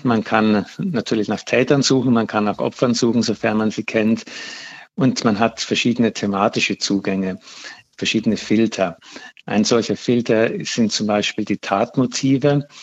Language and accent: German; Bavaria, Germany; also auch in meiner Heimatgegend, ich selber stamme aus Bayern, gab es Fälle von rechter Gewalt, die sich zugetragen haben zu der Zeit, als ich dort noch gelebt habe